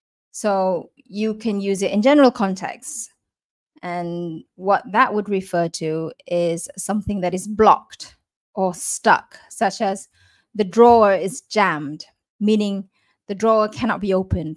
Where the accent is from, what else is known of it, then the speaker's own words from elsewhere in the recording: Kuala Lumpur, Malaysia; My siblings and I are from Kuala Lumpur, but our mother and late father were born and raised in Kelantan.